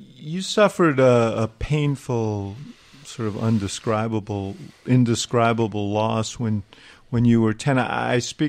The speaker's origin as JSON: {"language": "English", "region": "New York", "country": "United States", "tie": "born or raised there", "said": "We come from the same neck of the woods. I grew up in New York, and I know you grew up just north of New York. I talk about this often. I'm the son of an immigrant."}